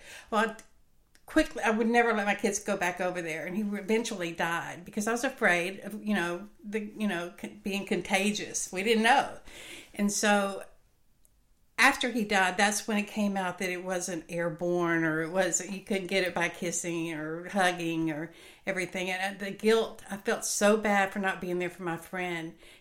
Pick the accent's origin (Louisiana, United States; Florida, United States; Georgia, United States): Louisiana, United States; Shreveport; I was born in Shreveport, Louisiana, January 2nd, 1956. And I've left a couple of times, but mostly I've lived here.